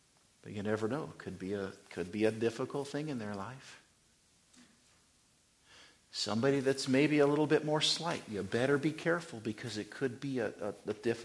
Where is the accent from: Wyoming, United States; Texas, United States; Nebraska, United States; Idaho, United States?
Wyoming, United States; Growing up in Wyoming, we had rattlesnakes around.